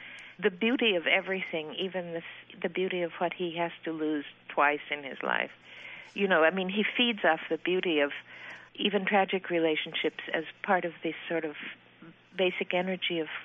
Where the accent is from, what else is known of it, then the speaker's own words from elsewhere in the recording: Idaho, United States; Well, I grew up in Idaho. I went to college at Brown. I went to graduate school at the University of Washington. I have two children, two sons who are both grown men. I've lived in Iowa for about 15 years.